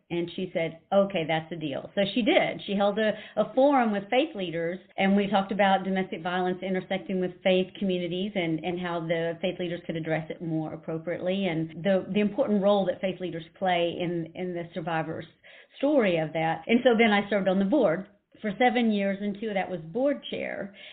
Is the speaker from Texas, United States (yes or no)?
yes; Texas, United States; We're from Texas, so I had to be big.